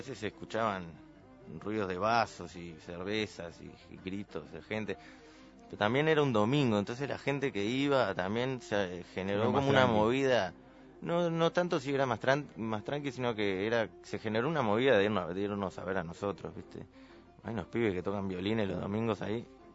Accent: Uruguay; y Tobis, que somos uruguayos.

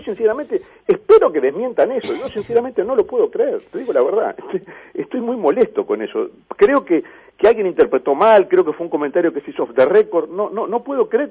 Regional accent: Uruguay

